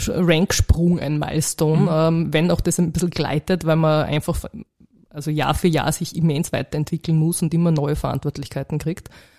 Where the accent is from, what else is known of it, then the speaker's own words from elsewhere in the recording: Salzburg, Austria; also born or lived in Linz / Vienna; ich komme ursprünglich aus Salzburg, habe in Linz sogar studiert und bin dann genau zum Berufseinstieg nach Wien gekommen. Habe die ersten 6, 7 Berufsjahre nur in Wien verbracht